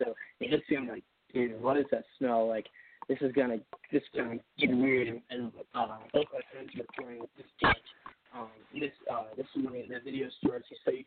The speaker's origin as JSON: {"language": "English", "town": "Denver", "region": "Colorado", "country": "United States", "moved": "yes", "said": "So right now I'm living in the southeastern Ohio area. Originally I'm from Denver, Colorado. I moved here about 12 years ago."}